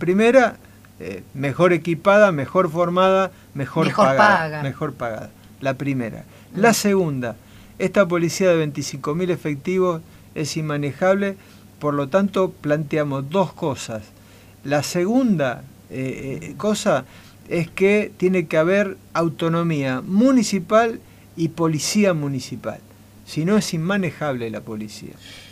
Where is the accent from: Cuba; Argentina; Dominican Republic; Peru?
Argentina; Rosario, Santa Fe; Sí, no, porque soy de Barrio Alberdi, cerquita ahí de Arroyito.